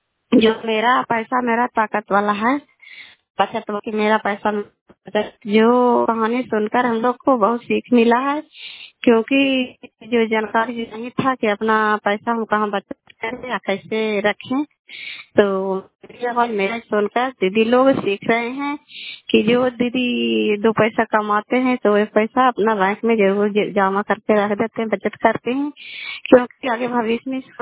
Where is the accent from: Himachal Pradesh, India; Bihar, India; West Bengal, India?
Bihar, India; धानपुर वाली वेलसी पंचायत प्रखंड चाली जिला नालंदा का निवासी हूँ।